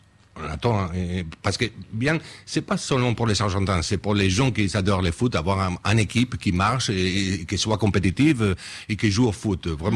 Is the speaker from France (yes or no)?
no; Spain; Je suis espagnol et quand on a gagné la Coupe du Monde en Afrique du Sud, ils ont perdu le premier match.